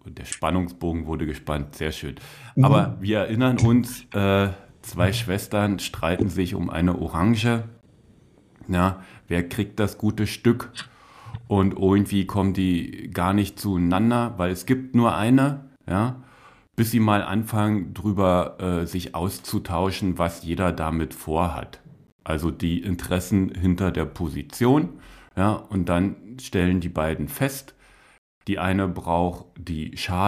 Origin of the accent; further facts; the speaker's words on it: Brandenburg, Germany; Zu Hause, wir haben neue Bodentanks gebraucht. Also zu Hause bei uns in Brandenburg, Elternhaus.